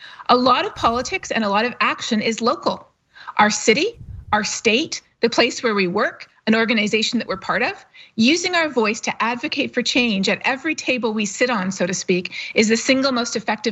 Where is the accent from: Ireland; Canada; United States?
Canada; I'm not a US citizen, to be totally honest. I'm Canadian and we have a price on carbon.